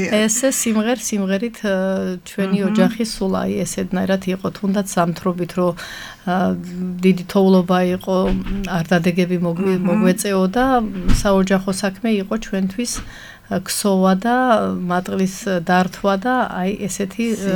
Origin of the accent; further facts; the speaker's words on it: Adjara, Georgia; moved away; ჩემთვის ზემომთიან აჭარაში წასვლა არ მჭირდება. იქიდან წამოვედი და წამოვედი.